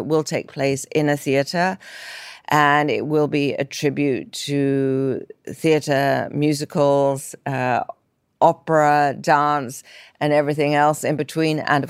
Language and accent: English; London, United Kingdom; I grew up in London